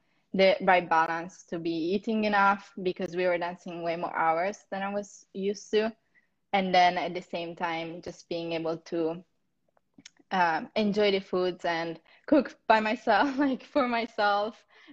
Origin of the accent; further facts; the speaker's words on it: Milan, Lombardy, Italy; now in United States; I'm a dancer with American Ballet Theatre. I'm originally from Milan, Italy, and I've started dancing when I was about 3 years old.